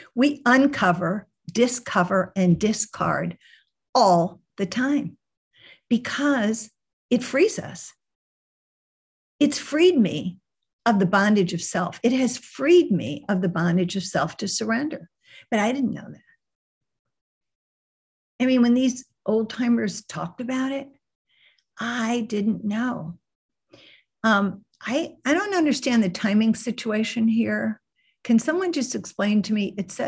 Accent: St. Louis, Missouri, United States; I grew up in St. Louis. I have a great affinity for Boston, though, because all my college roommates were from Boston. And, but anyway, grew up in St. Louis. I'm an Irish Catholic.

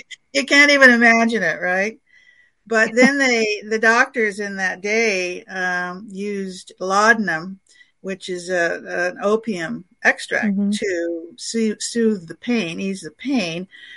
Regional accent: Alaska, United States; Lost Angel Walkabout, which takes you from, well, I'm from Alaska, but I do a lot of Wild West.

